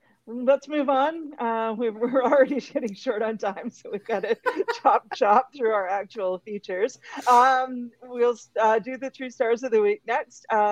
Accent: Vancouver, British Columbia, Canada; my hometown of Vancouver

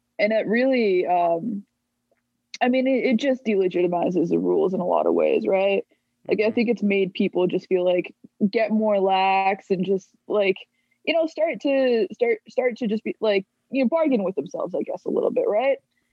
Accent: Alberta, Canada; Like, I'm from Alberta and I can't go see any family members.

